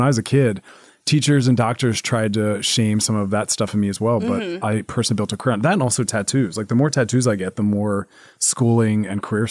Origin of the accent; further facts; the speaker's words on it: Philadelphia, Pennsylvania, United States; Philadelphia.